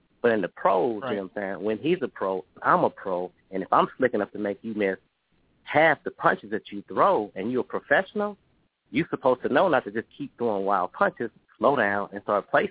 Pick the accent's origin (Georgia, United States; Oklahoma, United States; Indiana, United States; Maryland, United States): Oklahoma, United States; You know, I'm from Oklahoma and you know, like Texas and Missouri.